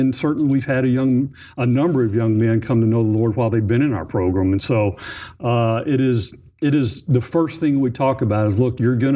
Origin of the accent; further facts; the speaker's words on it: Magnolia, Arkansas, United States; also born or lived in Louisiana; I was born in Arkansas and really kind of bounced back and forth. It's kind of funny. People in Texas think I'm from Arkansas and people from Arkansas think I'm from Texas.